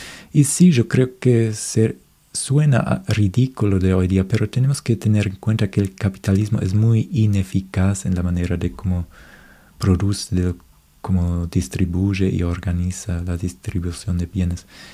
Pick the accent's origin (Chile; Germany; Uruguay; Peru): Germany; Spanish is a second language; porque yo como alemán siempre no lo puedo negar que me siento superior